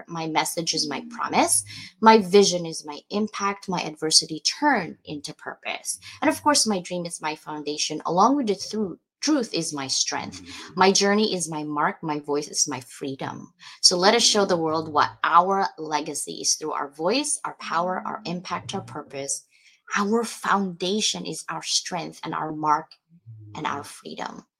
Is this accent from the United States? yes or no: no; Philippines; I'm Filipino, guys. I'm loud.